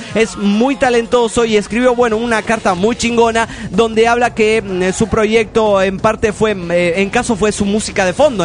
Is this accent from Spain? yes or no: no; Mexico; en el país donde de donde soy, en mi Mexiquito